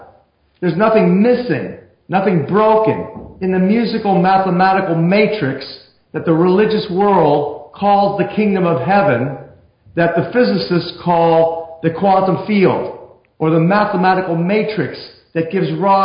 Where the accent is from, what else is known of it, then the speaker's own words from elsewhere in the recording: Philadelphia, Pennsylvania, United States; I'm a Messianic Jew, and you know what? So is Sherry. And what's interesting is we're both from Philadelphia.